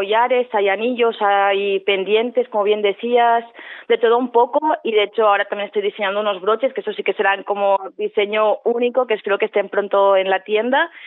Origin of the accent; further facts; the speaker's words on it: Barcelona, Catalonia, Spain; yo vengo de Barcelona, que es una ciudad preciosa, pero venimos sobreestimulados